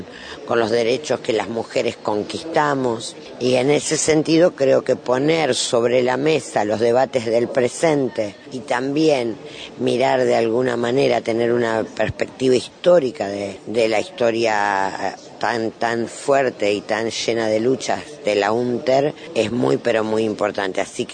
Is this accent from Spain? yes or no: no; Santa Fe, Argentina; Yo soy santafesina